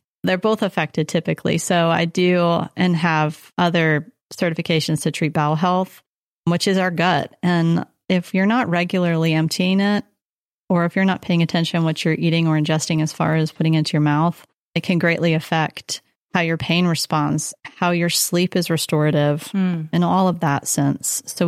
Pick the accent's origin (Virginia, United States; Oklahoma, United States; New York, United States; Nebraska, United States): Virginia, United States; also born or lived in Rhode Island; now in North Carolina, United States; I call myself almost like an East Coast rat. I was born in Rhode Island, grew up in Virginia, but settled here in North Carolina to go to UNCW.